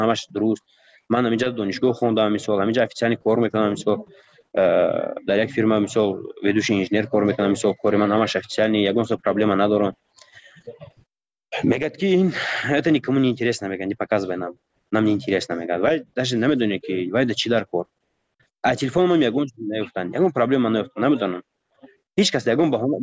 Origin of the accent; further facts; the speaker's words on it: Tajikistan; من گفتم من تاجیکم گفتم از تاجیکستانم